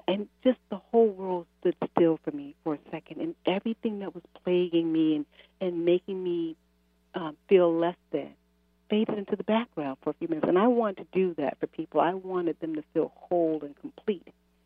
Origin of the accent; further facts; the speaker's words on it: Chicago, Illinois, United States; now in Massachusetts, United States; No, I'm from Chicago. I've lived, in Massachusetts most of my life.